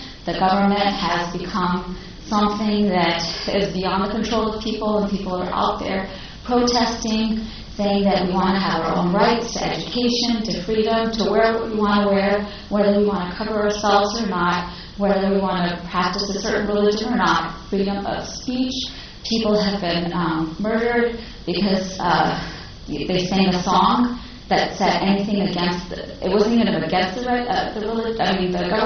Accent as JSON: {"language": "English", "region": "California", "country": "United States", "tie": "born there", "said": "she had to fled Iran because of the revolution, and that's how I was born in California."}